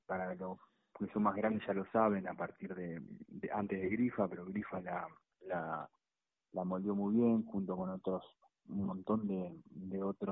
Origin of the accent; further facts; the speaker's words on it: Paraná, Entre Ríos, Argentina; now in Funes, Argentina; yo soy de Paraná, pero mi mujer es rosarina, así que tenemos la casa acá